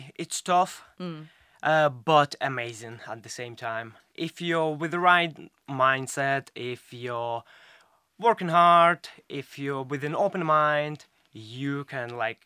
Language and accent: English; Mykolaiv, Mykolaiv Oblast, Ukraine; Yeah, so I'm from south of Ukraine, from a town called Mykolaiv.